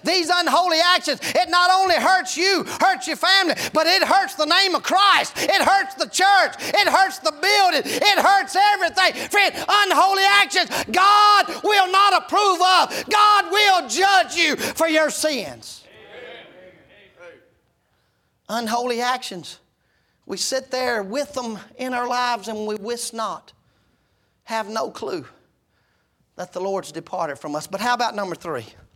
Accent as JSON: {"language": "English", "town": "Henderson", "region": "North Carolina", "country": "United States", "tie": "born or raised there", "lives_now": "Blacksburg, United States", "said": "it's like this in my hometown, the metropolis of Henderson, North Carolina. It's like this in Blacksburg where we live now."}